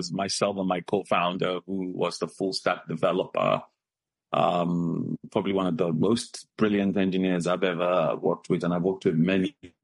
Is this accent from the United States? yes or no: no; Northern Nigeria, Nigeria; I'm a Nigerian global citizen, proud Yoruba man, grew up in the northern part of Nigeria, so I speak Hausa, Yoruba, as well as a little bit of Igbo, because I took a wife from the eastern part of Nigeria.